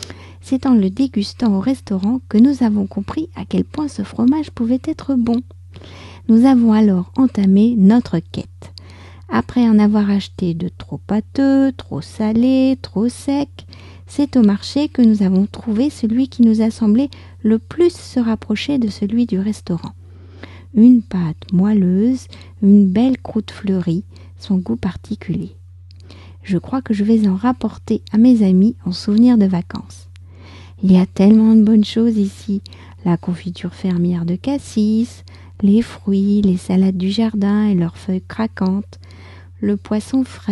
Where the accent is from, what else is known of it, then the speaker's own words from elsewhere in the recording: France; je suis française, j'habite près de Paris